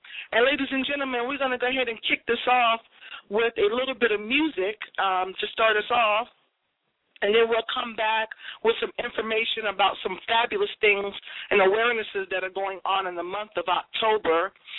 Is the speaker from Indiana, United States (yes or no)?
no; Boston, Massachusetts, United States; born there; Like myself, I am half Jamaican, half Cape Verdean, which is West African for the Ivory Coast. We're born in Boston, Massachusetts